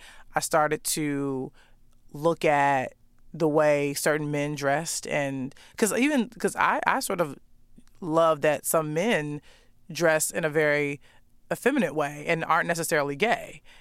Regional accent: Chicago, Illinois, United States; That's, I mean, an addiction that I have because I'm just from Chicago and it's sort of ingrained into me.

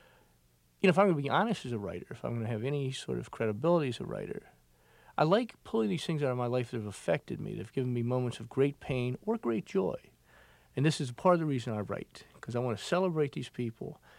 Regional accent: Beaufort, South Carolina, United States; they went wild when a movie crew came to my hometown, what we then claimed as our hometown, Beaufort, South Carolina, where the great Santini took place.

